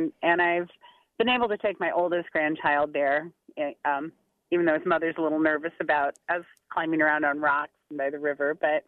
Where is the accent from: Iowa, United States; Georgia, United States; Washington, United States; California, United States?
Iowa, United States; Cedar Rapids; spending hours and hours of unstructured time out and about my neighborhood growing up in Cedar Rapids, which even then was, you know, enough of a city.